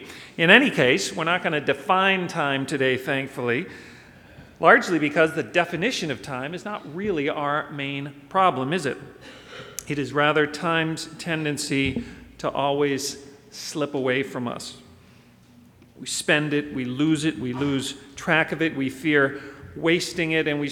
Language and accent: English; Duxbury, Massachusetts, United States; In my youth, growing up in Duxbury